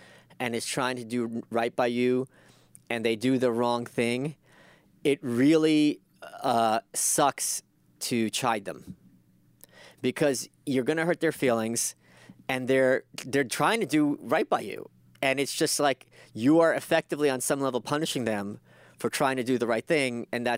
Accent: Brooklyn, New York, United States; English is a second language; not knowing I'm an immigrant. English is my second language. You don't know anything about cost of living, even though I'm from Brooklyn.

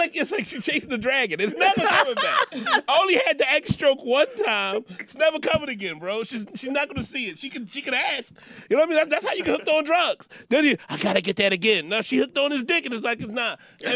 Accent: Philadelphia, Pennsylvania, United States; I'm from South Philly. It's a fucking great city.

